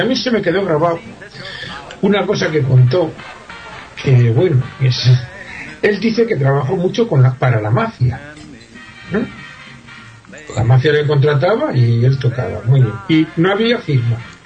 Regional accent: Segovia, Castile and León, Spain; also born or lived in Zamora; Yo nací en Zamora y viví 8 años. A los 8 años me fui a Segovia, que es donde me queda la familia que me queda.

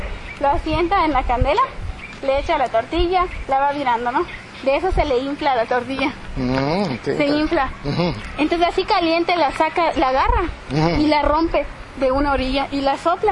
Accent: Yucatán, Mexico; Sí, en mi pueblo hay unos, pero creo que solo en Yucatán, de hecho.

